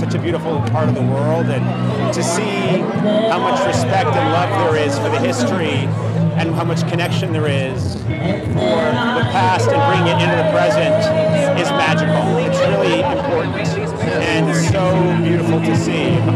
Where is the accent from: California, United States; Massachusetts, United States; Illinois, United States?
Massachusetts, United States; Boston; I'm an Irish Catholic kid from Boston, Massachusetts, but I feel like I've come home now.